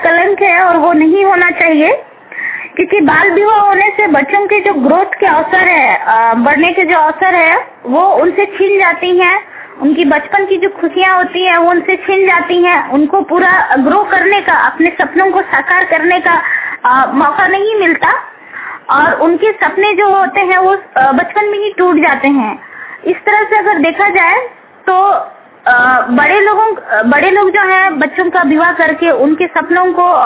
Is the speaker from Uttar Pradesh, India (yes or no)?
yes; Varanasi, Uttar Pradesh, India; बनारसी की रहने वाली हूँ